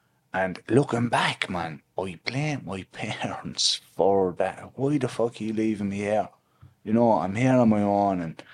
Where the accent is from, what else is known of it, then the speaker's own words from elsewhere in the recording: Limerick, Munster, Ireland; So I'm from Limerick City. I'm from the posh side of Limerick City, actually.